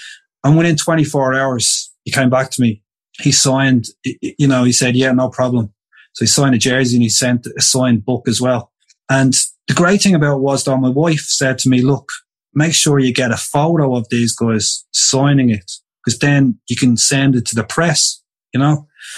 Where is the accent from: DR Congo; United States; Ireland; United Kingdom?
Ireland; Dublin, Leinster; And I'm from Dublin. I'm Irish and I have to help them